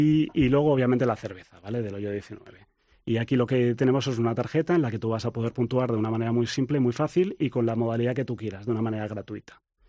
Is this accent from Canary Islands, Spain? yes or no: no; San Sebastián, Basque Country, Spain; Y bueno, nosotros somos de San Sebastián, además